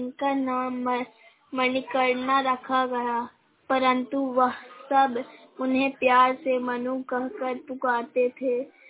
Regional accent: Khajama, India; खजामा की रहने वाली हूँ।

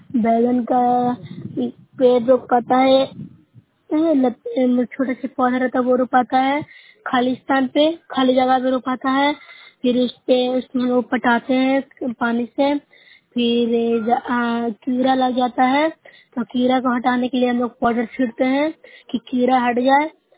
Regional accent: Bihar, India; मैं नूसरे प्रखंड से हूँ, नालंदा जिला से बोल रही हूँ।

